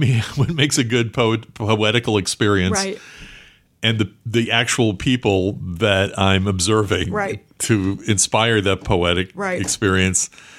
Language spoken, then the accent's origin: English; Worcester, United States; And that's just part of growing up in Worcester.